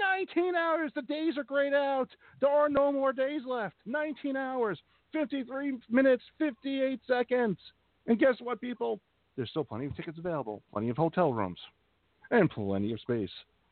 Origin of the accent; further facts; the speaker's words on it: New York, United States; We're both from New York.